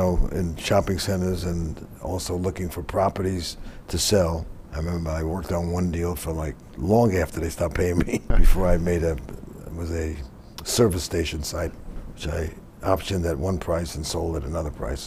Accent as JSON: {"language": "English", "region": "New York", "country": "United States", "lives_now": "Indiana, United States", "said": "\"Come on, I'm from New York. I don't have to come out to Indiana.\""}